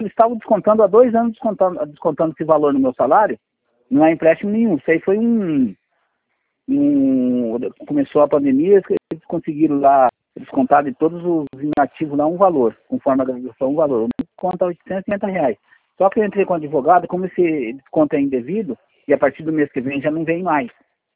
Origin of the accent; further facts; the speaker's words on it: São Paulo, Brazil; Eu sou de São Paulo, porém estou morando no estado de Goiás agora.